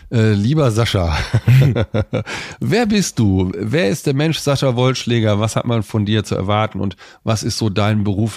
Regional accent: Hameln, Lower Saxony, Germany; born there; ich fange an im Jahr 1974, das Weltmeisterjahr. Da bin ich nämlich geboren in Hameln im Weserbergland.

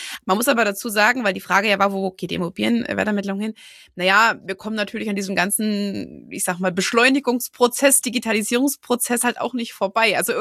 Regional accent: Gera, Thuringia, Germany; ich komme hier aus Gera, hier ist hier alles, was hier angrenzt, ist Kuhdorf so in etwa

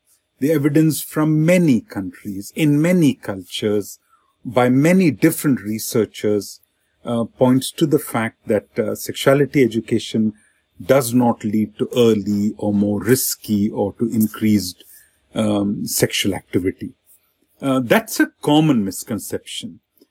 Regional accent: India; growing up in India, it's not a very, at that time, you know, in the 60s, my parents never hugged

